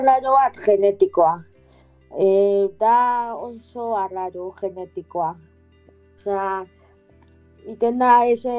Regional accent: Legazpi, Basque Country, Spain; also born or lived in Poland; Poloniak jaio nintzen, baina 3 urterekin Legazpira etorri nintzen bizitzera.

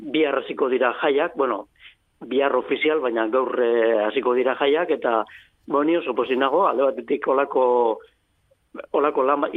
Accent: Eibar, Basque Country, Spain; now in Bilbao, Spain; Eibartarra naiz, baina bizi Bilbon bizi naiz, eta Bilbotik Urdiaina joan etorrian ibili naiz.

